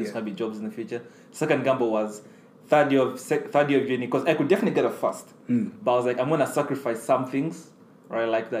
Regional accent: Uganda; moved away; Because when I came from Uganda to here, I was in a public school in Uganda.

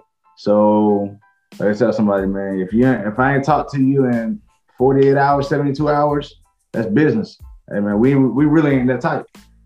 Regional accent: Atlanta, Georgia, United States; So I'm from Atlanta. I'm from here. This is my city, man. So I was born here. So I ain't just no transplant. I'm from here for real.

